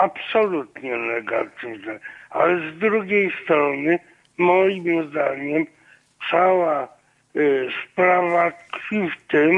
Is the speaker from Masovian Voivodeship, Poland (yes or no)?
yes; Warsaw, Masovian Voivodeship, Poland; born there; bo ja też się urodziłem w Warszawie, że w latach 60. to by takie bójki były normalne